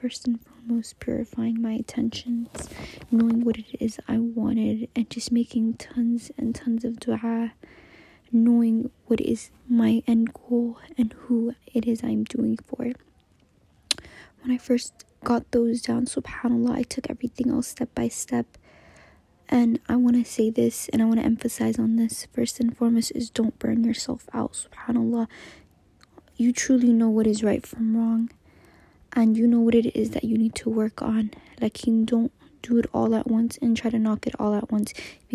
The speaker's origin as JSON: {"language": "English", "country": "United States", "said": "and I'm from America."}